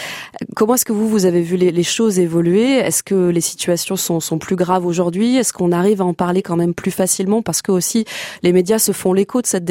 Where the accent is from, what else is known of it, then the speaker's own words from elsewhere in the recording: Auvergne-Rhône-Alpes, France; Et dominante forte chez nous en Auvergne, évidemment.